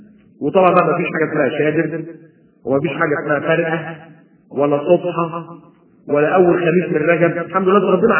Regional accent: Alexandria, Alexandria Governorate, Egypt; حاجة كانت عندنا في اسكندرية

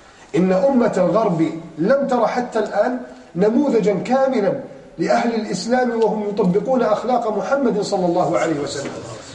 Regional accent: Egypt; عندنا في مصر

